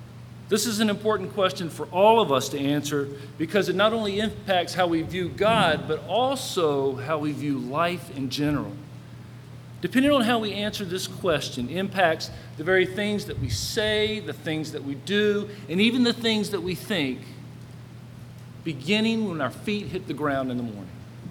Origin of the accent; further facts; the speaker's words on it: Charlotte, North Carolina, United States; Our first destination was Charlotte, North Carolina, my hometown, and I was really looking forward to it.